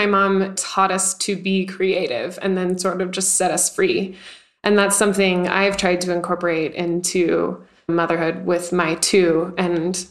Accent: Salt Lake City, Utah, United States; I grew up in Salt Lake City, and we had a creek and a really like dry mountain with sagebrush and cactus on it in my backyard.

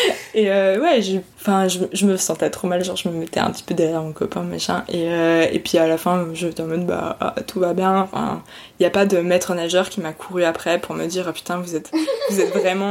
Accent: France; je suis française, j'ai mes papiers

